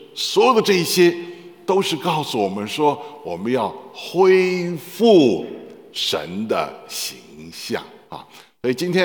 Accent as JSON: {"language": "Chinese", "region": "Beijing", "country": "China", "said": "你知道我是北京人啊，当我跟人家说我是北京人的时候，别人就笑话我哈，说以为我是北京猿人啊"}